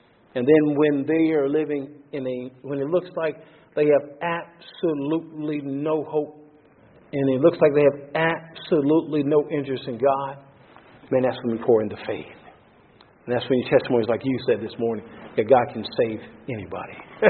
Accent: Canada; I'm from Canada.

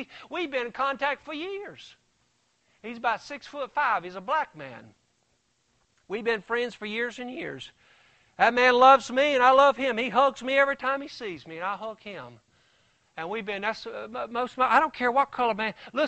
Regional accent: the South, United States; I was raised up in the South just like some of you were. And, you know, you're raised up in a certain way.

